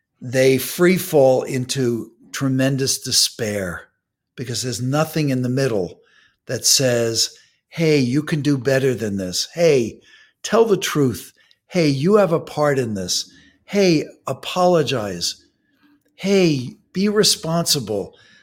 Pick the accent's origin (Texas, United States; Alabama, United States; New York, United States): New York, United States; you know a little bit about my background. I'm from New York.